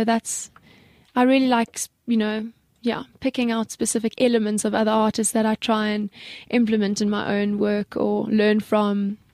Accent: Sandhurst, Gauteng, South Africa; Okay, so I grew up in Sandhurst.

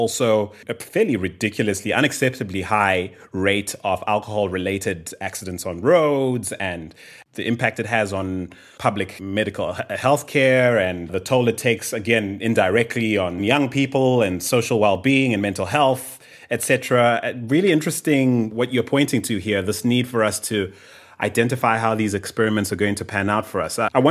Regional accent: Zimbabwe; now in South Africa; I'm from Zimbabwe and live in South Africa.

